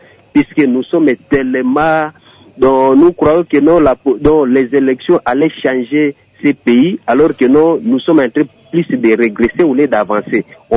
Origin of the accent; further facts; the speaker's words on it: DR Congo; Imaginez, comme si chez nous, au Congo, il n'y a pas continuité de l'État.